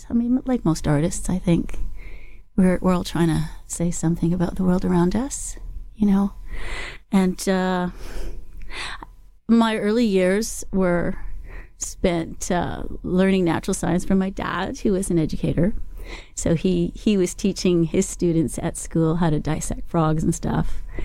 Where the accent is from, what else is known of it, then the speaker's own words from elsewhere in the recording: Montreal, Quebec, Canada; now in Vancouver, Canada; I am a mixed media artist based in Vancouver, Canada. I'm originally from Montreal, and my roots are in Trinidad and Tobago. So I'm a little bit of pan global, I feel.